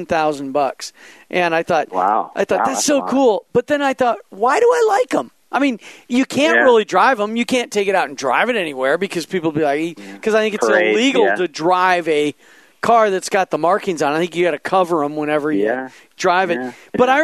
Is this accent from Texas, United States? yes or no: no; Scottsdale, Arizona, United States; Now, I do remember growing up in Scottsdale, Arizona, for a very short time